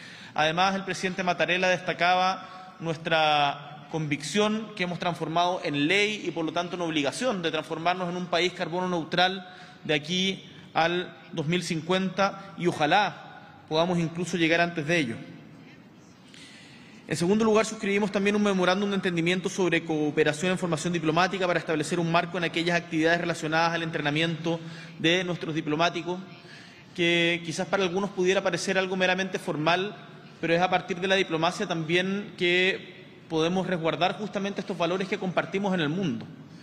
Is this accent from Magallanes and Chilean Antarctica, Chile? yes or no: yes; Magallanes and Chilean Antarctica, Chile; born there; se va a Magallanes, y que es mi tierra natal